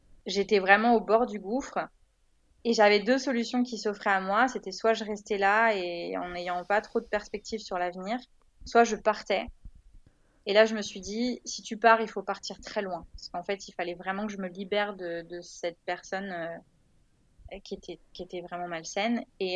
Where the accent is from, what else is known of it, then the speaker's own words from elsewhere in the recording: Le Havre, Normandy, France; Donc moi, je viens du Havre, donc j'étais à la faculté du Havre.